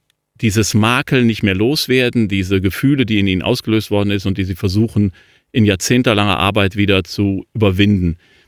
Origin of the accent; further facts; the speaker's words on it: Cologne, North Rhine-Westphalia, Germany; der Erzbischof von Köln, meiner Heimatstadt